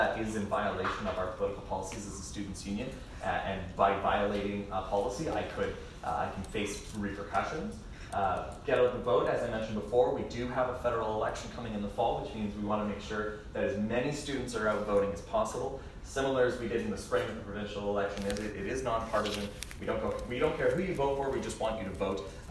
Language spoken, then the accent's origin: English; Calgary, Alberta, Canada; like I'm from Calgary